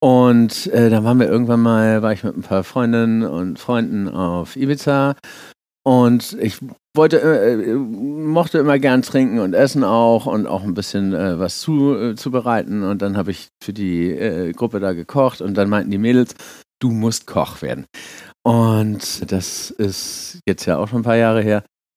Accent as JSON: {"language": "German", "region": "Hamburg", "country": "Germany", "also_born_or_lived": "Schleswig-Holstein", "said": "ich komme aus Hamburg und war auch in Schleswig-Holstein"}